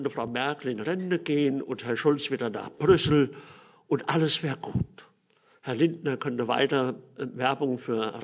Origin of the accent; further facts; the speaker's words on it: Rhineland-Palatinate, Germany; auf dem Westerwald, wo ich aufgewachsen bin, pflegte man in den Dörfern die Identität von Kindern, die man nicht kannte, zu erfragen.